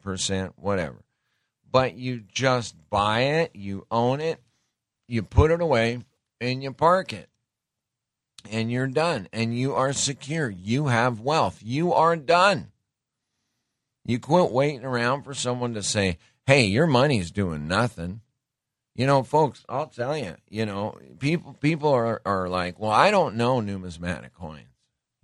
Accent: Montana, United States; I can tell you from growing up in Montana and being exposed to cattle ranches, you don't want to get into livestock.

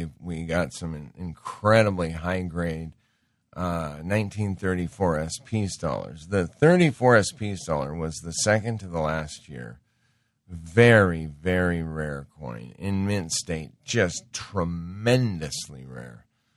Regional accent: Montana, United States; And because I grew up in Montana and went to college in Bozeman, I got to test these things out in snow like you can't believe.

